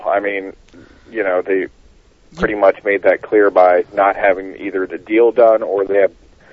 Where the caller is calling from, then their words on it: Gettysburg, Pennsylvania, United States; I'm calling from Gettysburg, Pennsylvania.